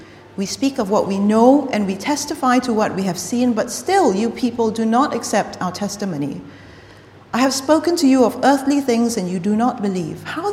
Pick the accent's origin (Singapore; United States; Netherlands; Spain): Singapore; now in United Kingdom; I grew up in Singapore, but I've lived in Britain now for almost 19 years.